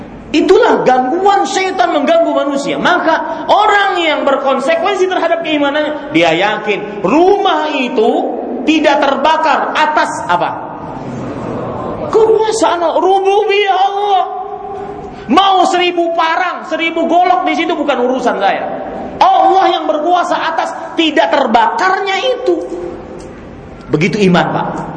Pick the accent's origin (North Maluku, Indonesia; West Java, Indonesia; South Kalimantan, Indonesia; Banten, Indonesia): South Kalimantan, Indonesia; Banjarmasin; pernah di kampung saya di Banjarmasin kejadian.